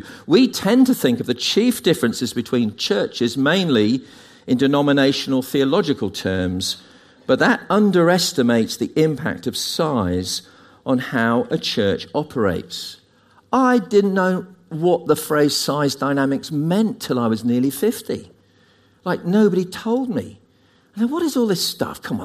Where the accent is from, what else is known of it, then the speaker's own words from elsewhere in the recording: United Kingdom; It's because we're British and we're pessimistic.